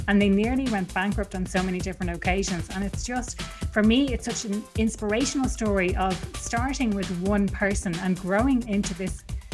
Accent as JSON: {"language": "English", "town": "Dublin", "region": "Leinster", "country": "Ireland", "said": "I'm from Dublin."}